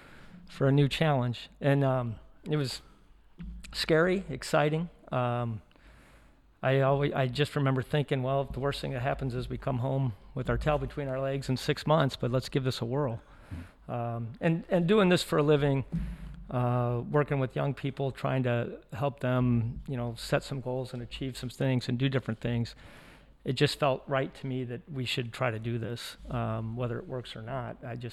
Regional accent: Joliet, Illinois, United States; born there; I was born in Joliet, Illinois, which is about 50 miles south of Chicago. It was kind of a blue-collar town.

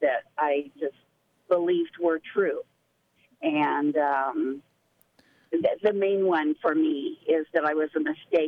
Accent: Long Beach, Washington, United States; I'm from Long Beach and listen to KMUN all the time.

